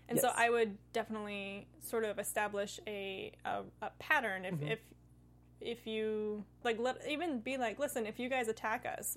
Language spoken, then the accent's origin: English; Oregon, United States; So I'm from Oregon. There's a lot of reservoirs where the river...